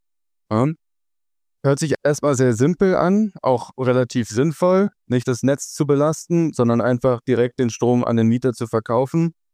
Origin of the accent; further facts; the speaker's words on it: Berlin, Germany; Ich bin hier in Berlin geboren, in der Großstadt und habe dann hier auch mein Abi gemacht